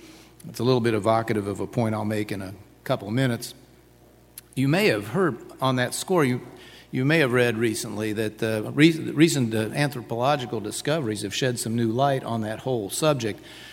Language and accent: English; Indiana, United States; Of all the accolades that my home state garnered during the years of my elected public service, none was more gratifying to me than Indiana's rating as the second freest state.